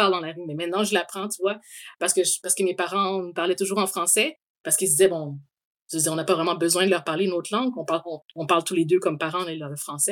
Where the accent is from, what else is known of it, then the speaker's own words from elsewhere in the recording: Montreal, Quebec, Canada; also born or lived in Kinshasa, DR Congo; Donc, je suis née en Afrique, dans la République démocratique du Congo, RDC, à Kinshasa, qui est la capitale. Mais en fait, quand je suis née, un an après ma naissance, on a quitté le Congo pour immigrer au Canada, à Montréal plus précisément.